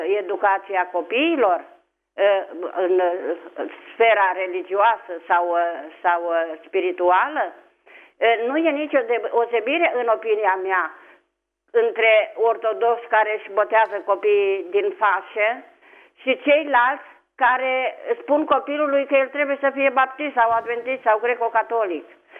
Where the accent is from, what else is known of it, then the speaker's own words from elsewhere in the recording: Bucharest, Romania; vă sunt din București